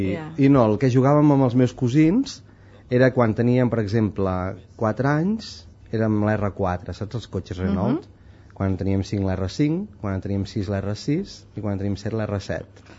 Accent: Santa Eulàlia de Puigoriol, Catalonia, Spain; also born or lived in Vic; I al meu poble, que som poquíssima gent, a Santa Eulàlia de Puigoriol, al Lluçanès, ho dic perquè, si algú dubta, que quedi clar.

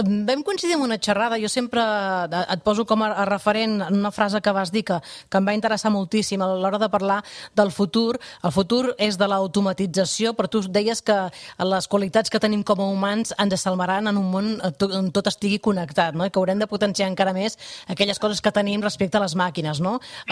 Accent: Catalonia, Spain; nosaltres, com a catalans que som, tenim aquesta preocupació amb el català

